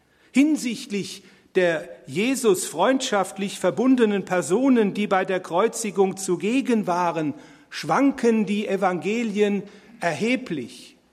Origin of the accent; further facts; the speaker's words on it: Bingen am Rhein, Rhineland-Palatinate, Germany; born there; ich habe in Mainz studiert, ich bin in Bingen am Rhein geboren.